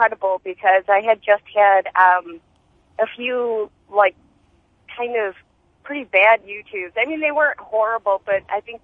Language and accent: English; Rochester, New York, United States; Well, I'm actually from Western New York. That's where I am. I'm not I'm not in New York City right now.